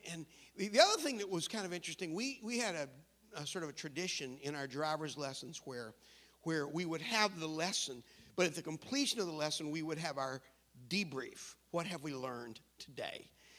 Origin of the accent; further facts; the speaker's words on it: North Carolina, United States; now in New Jersey, United States; I grew up in North Carolina, and in North Carolina, when you did driver's education classes, I don't know how they do it here in New Jersey